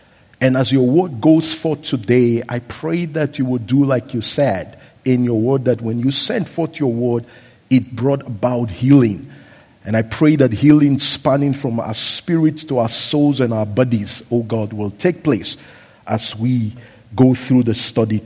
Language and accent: English; Nigeria; Those of us who are from Nigeria will know what I'm talking about.